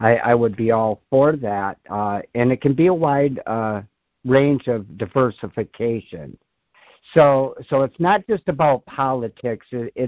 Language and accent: English; Rockford, Illinois, United States; She coordinated a lot of ballet where I grew up in Rockford, Illinois.